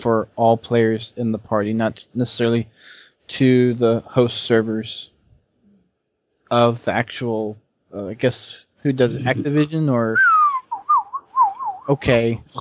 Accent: Australia; Being an Australian, we generally get bad connections with Americans

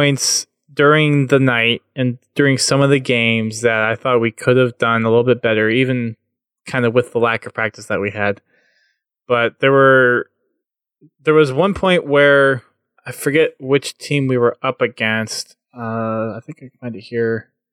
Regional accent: Houston, Texas, United States; One being my hometown of Houston has one of the largest children's hospitals in the country

